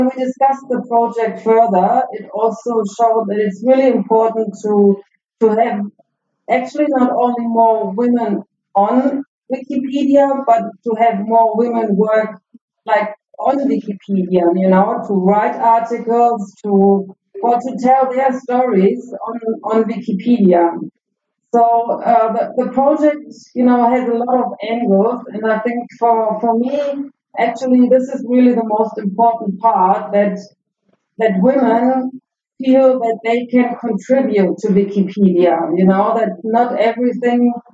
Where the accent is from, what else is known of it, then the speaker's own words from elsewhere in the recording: Germany; now in Johannesburg, South Africa; I'm actually from Germany, and I've been living here in Johannesburg for the last 3.5 years, and my time here in South Africa is actually coming to a close.